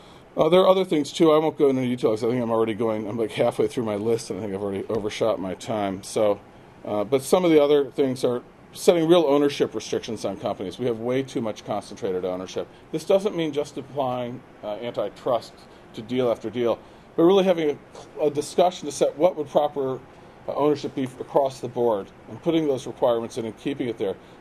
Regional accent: Wisconsin, United States; In my home state of Wisconsin, both Gore and Bush each spent more than $6 million just in TV ads in that state

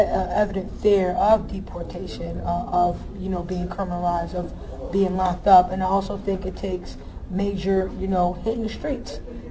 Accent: Flatbush, New York, United States; Well, I'm from Flatbush. I was born there and raised there.

